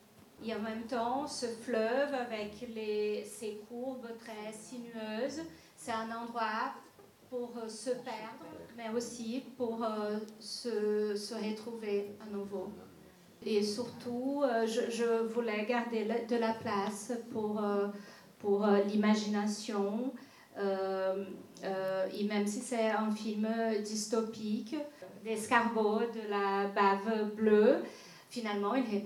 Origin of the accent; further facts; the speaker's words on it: Acre, Brazil; moi je suis brésilienne aussi, je suis de l'état de l'Acre, en Amazonie aussi. Et en tant qu'amazonienne